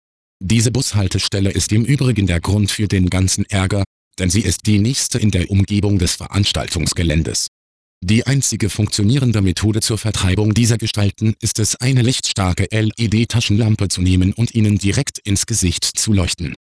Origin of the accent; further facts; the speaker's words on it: Rhineland-Palatinate, Germany; now in Cologne, Germany; Ich, ein gebürtiger Westerwälder, lebe in einem Wohndorf vor Köln.